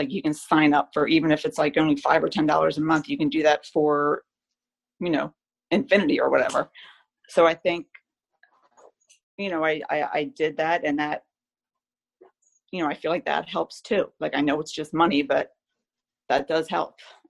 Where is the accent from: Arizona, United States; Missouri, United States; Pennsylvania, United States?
Pennsylvania, United States; Philadelphia; I grew up in Northeast Philly, but it was a very white neighborhood back then. Mostly Irish and German.